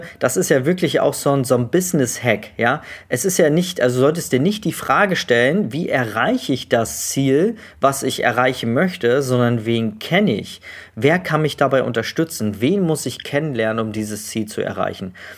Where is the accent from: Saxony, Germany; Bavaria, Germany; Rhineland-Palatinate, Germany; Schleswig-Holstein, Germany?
Schleswig-Holstein, Germany; Neumünster; Ich komme hier aus Neumünster, Schleswig-Holstein.